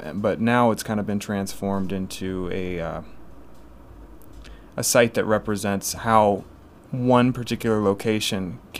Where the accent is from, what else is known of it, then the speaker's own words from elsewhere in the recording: Berrien Springs, Michigan, United States; You know, I'm born and raised Berrien Springs resident, so lived here for 25 years.